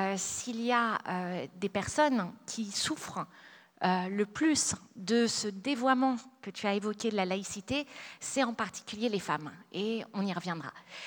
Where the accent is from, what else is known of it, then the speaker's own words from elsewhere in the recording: Paris, Île-de-France, France; Alors, je viens de Paris, alors autant vous dire, je suis très heureuse d'aller dans le sud